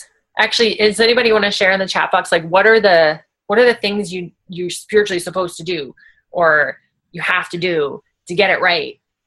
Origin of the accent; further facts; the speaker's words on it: Canada; I'm from Canada, I am a white female